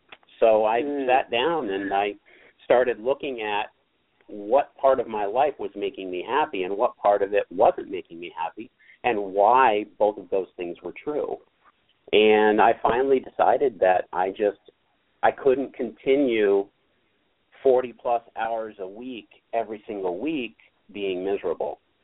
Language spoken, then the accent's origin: English; Massachusetts, United States; Well, like we said, I've born and raised in Western Massachusetts, lived there forever.